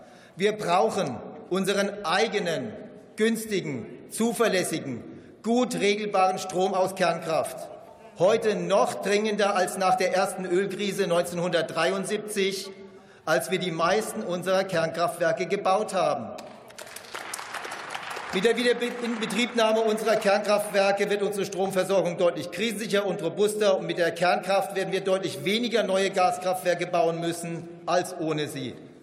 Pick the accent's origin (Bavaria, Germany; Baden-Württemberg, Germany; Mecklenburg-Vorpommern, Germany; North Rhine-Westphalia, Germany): Baden-Württemberg, Germany; Meine Heimat Baden-Württemberg zeigt die Widersprüchlichkeit Ihrer Politik.